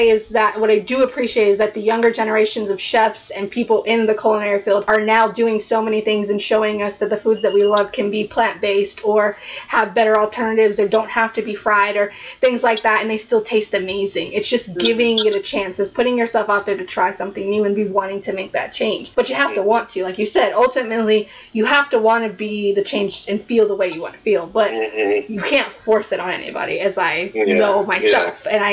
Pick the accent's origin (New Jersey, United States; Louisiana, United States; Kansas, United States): New Jersey, United States; now in Texas, United States; I get it all the time because I'm from Jersey, so I moved to Texas, and they're like, oh, Texas changed you.